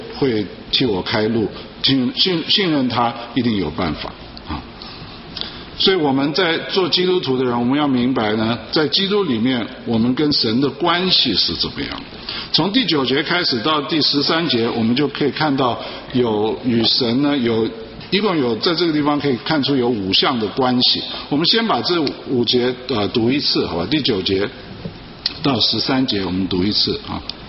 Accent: China; 特别是我们中国人的父亲，我就想到我自己的父亲啊，很典型的就是这个不苟言笑

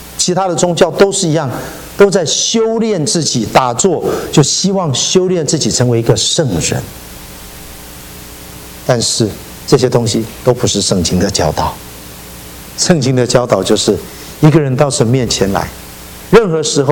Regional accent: Taiwan; 我从台湾来

